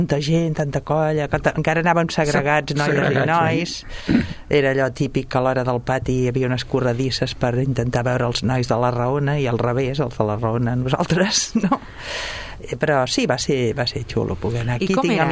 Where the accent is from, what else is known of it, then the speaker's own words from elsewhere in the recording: Sabadell, Catalonia, Spain; born there; Doncs a Sabadell.